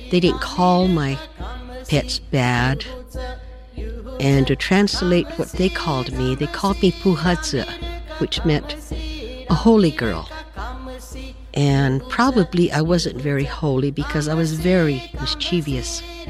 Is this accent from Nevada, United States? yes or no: yes; McDermott, Nevada, United States; I grew up in McDermott, Nevada, and I had a very beautiful childhood.